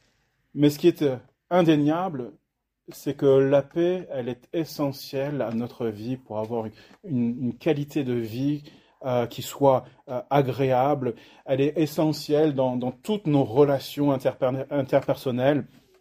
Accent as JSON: {"language": "French", "town": "Mantes-la-Jolie", "region": "Île-de-France", "country": "France", "tie": "born or raised there", "said": "je sais combien de fois, en grandissant à Mantes-la-Jolie"}